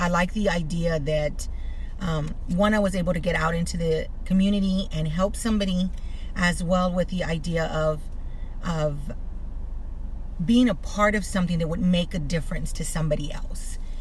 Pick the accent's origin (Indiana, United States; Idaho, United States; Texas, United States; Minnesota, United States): Texas, United States; now in Corpus Christi, United States; I am originally from the Valley, but I've been in Corpus roughly about 12 years already. I am a former student at Texas A&M Corpus Christi.